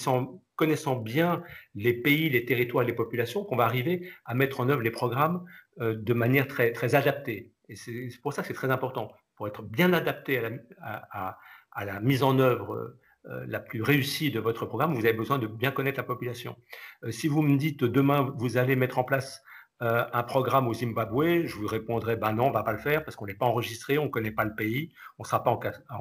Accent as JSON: {"language": "French", "country": "France", "said": "Et on voit chez nous, en France, que ce sont les personnes les plus âgées qui meurent."}